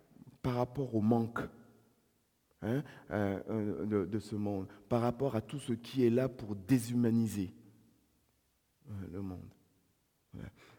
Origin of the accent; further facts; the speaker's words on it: Marseille, Provence-Alpes-Côte d'Azur, France; Je suis Marseillais, et même de longue date